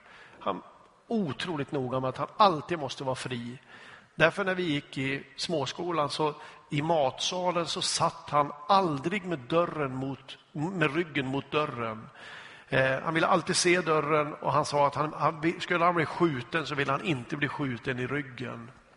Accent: Norrland, Sweden; Jag hade en barndomskamrat där jag växte upp i norra Sverige

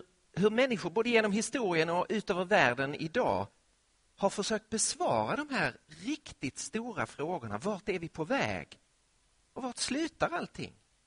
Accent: Lund, Skåne, Sweden; also born or lived in Malmö; som skåning född och uppvuxen i Lund och som bodde i Malmö under några år

